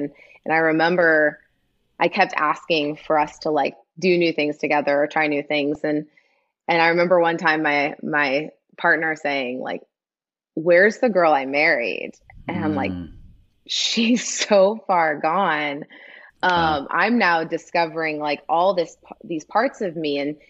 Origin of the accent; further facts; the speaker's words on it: Midwest, United States; so I'm from the Midwest, grew up in a town of 800 people.